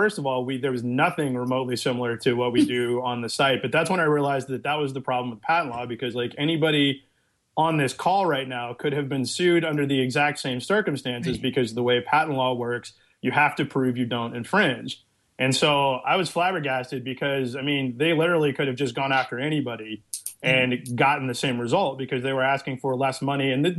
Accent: Kentucky, United States; So my problem is I'm from Kentucky and I just don't like writing people checks for legalized extortion.

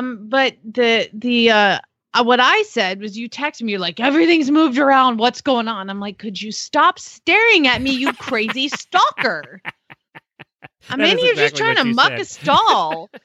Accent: Phoenix, Arizona, United States; from Phoenix, Arizona

